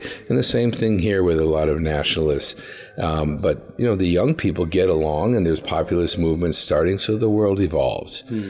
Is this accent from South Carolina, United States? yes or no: no; Duluth, Minnesota, United States; also born or lived in Los Angeles / Taipei; You know, I'm from Duluth, Minnesota, which is very clean. I lived in L.A. during high pollution. Then I moved to Taipei during high pollution.